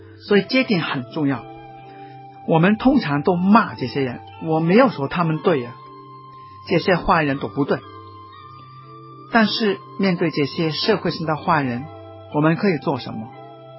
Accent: Guangdong, China; 就是我们广东人说，有头发的人不愿意做兔子

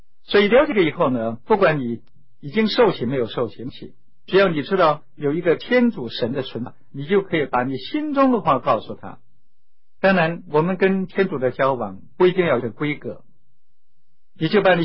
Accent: China; 我们中国人岂能够坐视不顾。

